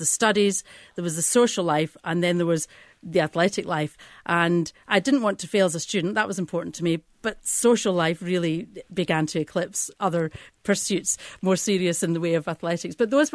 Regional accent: Scotland, United Kingdom; moved away; Well, I was born on the west coast of Scotland.

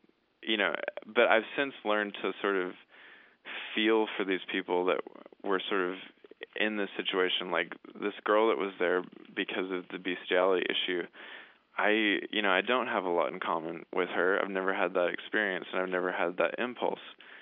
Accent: the South, United States; one of the things about growing up in the South and hearing all of the bigotry, you know, your whole life

